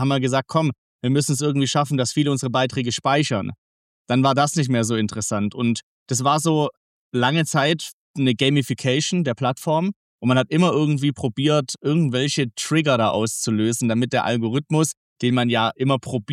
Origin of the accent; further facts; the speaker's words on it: Göppingen, Baden-Württemberg, Germany; Also ich komme aus Göppingen. Das ist so 20 Minuten entfernt von unserem schönen Stuttgart. Bin jetzt am 5. Mai 31 geworden. Und yes, bin hier im Schwabenland zu Hause.